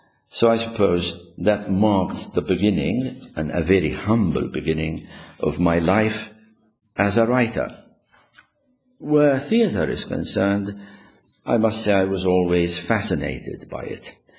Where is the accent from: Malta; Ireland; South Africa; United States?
Malta; Lija; I was born and grew up in Lia, one of the three villages that form a kind of cluster in the middle of the island.